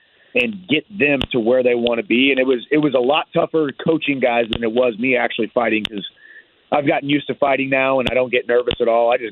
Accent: St. Louis, Missouri, United States; now in Nashville, United States; I'm from St. Louis, so I was always a St. Louis Rams fan, and then the same year that we lost the Rams to LA, I moved to Nashville, Tennessee.

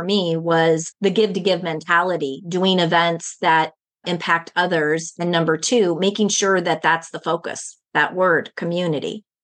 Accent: Minnesota, United States; whether you live in California or Minnesota, because I'm originally from Minnesota

